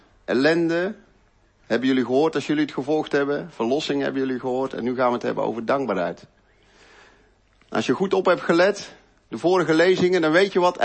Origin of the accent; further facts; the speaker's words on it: Uitwijk, North Brabant, Netherlands; ik zal me eerst even voorstellen. Wij komen uit Uitwijk. Ik denk dat je daar nooit van hebt gehoord, maar het ligt naast Woudrichem.